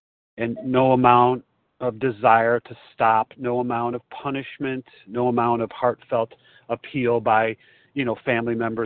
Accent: Chicago, Illinois, United States; I am a recovered compulsive overeater, and I'm from Chicago.

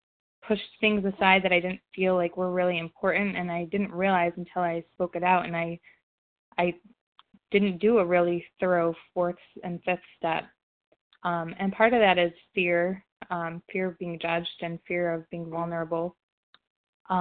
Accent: Ohio, United States; I'm sorry, I'm from Ohio.

